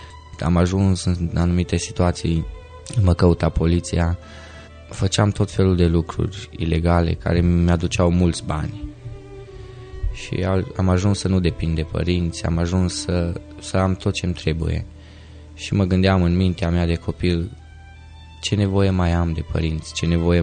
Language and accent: Romanian; Zalău, Sălaj County, Romania; born there; sunt dintr-o familie de creștini baptiști, m-am născut în Zalău, părinții mei m-au dus la biserică încă de mic.